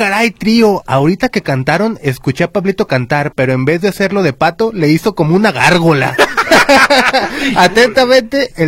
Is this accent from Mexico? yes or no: yes; Guadalajara, Jalisco, Mexico; tengo 33 años, soy tapatío y he vivido 25 años aquí